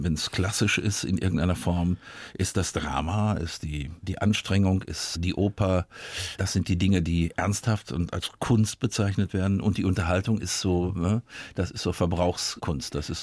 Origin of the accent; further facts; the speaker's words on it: Bavaria, Germany; Ja, ich bin gebürtiger Bayer quasi und da aufgewachsen, von daher. Ja. Ich habe noch eine Hälfte Sachsen drin in der Genetik.